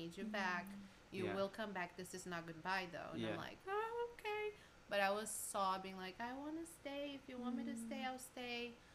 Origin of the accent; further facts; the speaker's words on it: Brazil; And, well, I am from Brazil.